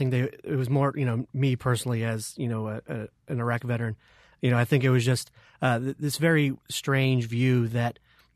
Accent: Texas, United States; these are films that I watched over and over again on VHS tapes as a young kid and growing up in Texas.

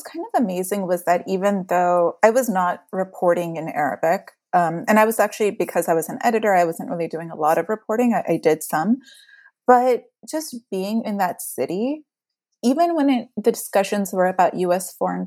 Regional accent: California, United States; In a very small town in the Central Valley in California.

